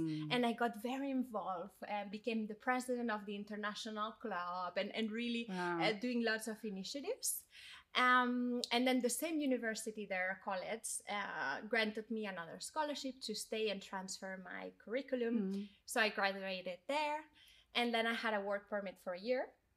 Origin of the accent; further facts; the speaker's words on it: Spain; English is a second language; moved away; I grew up in Spain and I started working at 14, was working, studying